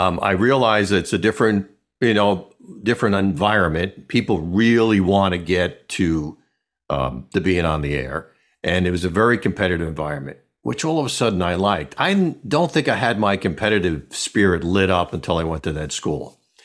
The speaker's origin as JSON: {"language": "English", "region": "New Jersey", "country": "United States", "tie": "born or raised there", "said": "We grew up in New Jersey. We were applying to colleges."}